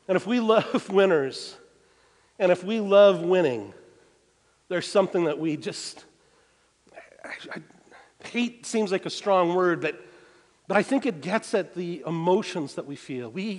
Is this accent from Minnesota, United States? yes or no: yes; Minnesota, United States; But I'm from Minnesota, and I have hope.